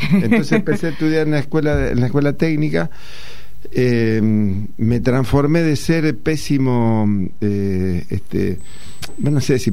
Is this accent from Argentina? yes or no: yes; San Nicolás, Buenos Aires Province, Argentina; yo soy oriundo de San Nicolás, nací en San Nicolás, y en una familia humilde. Y debo aclarar, humilde pero no pobre.